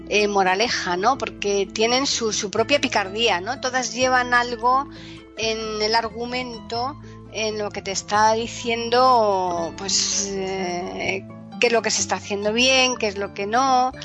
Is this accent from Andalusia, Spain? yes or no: yes; Alcalá de Guadaíra, Andalusia, Spain; moved away; yo hace muchos años que ya me marché de allí, entonces conozco mi pueblo, Alcalá de Guadaira, pero no te creas que conozco mucho más